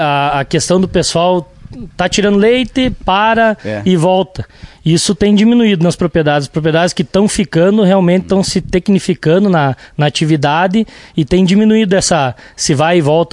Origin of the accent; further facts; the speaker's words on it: Não Me Toque, Rio Grande do Sul, Brazil; Eu sou natural de Não Me Toque, mas há 9 anos eu moro em Nicolau Vergueiro